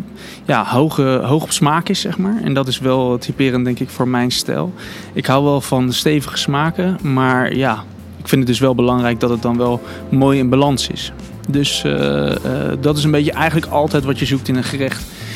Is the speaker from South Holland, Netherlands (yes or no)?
yes; The Hague, South Holland, Netherlands; Ik kom uit Den Haag.